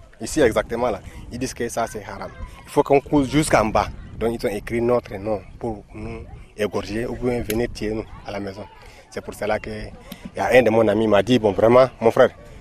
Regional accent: Nigeria; born there; French is a second language; Je suis né au Nigeria. Donc, je suis nationaliste nigérien.

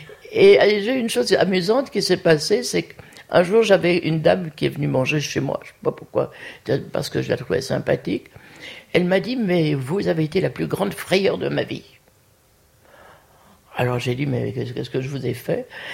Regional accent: Geneva, Switzerland; moved away; quand j'ai quitté Genève, ma ville d'où je venais, là, ma cousine m'avait dit, va à New York, je connais quelqu'un qui fait de la photo.

